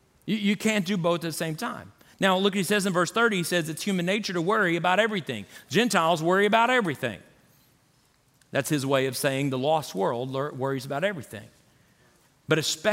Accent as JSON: {"language": "English", "region": "Florida", "country": "United States", "tie": "born or raised there", "said": "and I grew up in Florida, so maybe it's a pink flamingo"}